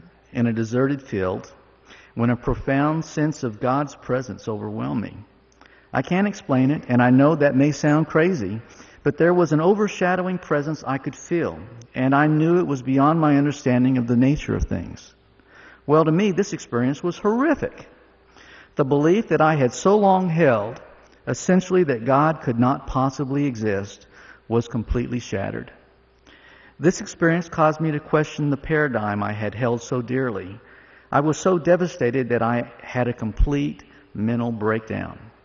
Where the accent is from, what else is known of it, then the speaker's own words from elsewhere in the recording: Texas, United States; I was raised in Texas into an assimilated home where my mother was an abject atheist, but my father actually exposed my older sister, younger brother, and myself to Christianity when we were young